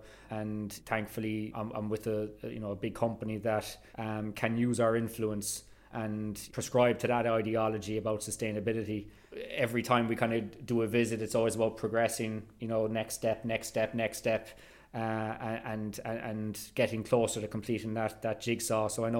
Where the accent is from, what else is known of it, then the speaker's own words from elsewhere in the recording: Ireland; me being an Irish distiller, it's only kind of we're only custodians for a short period of time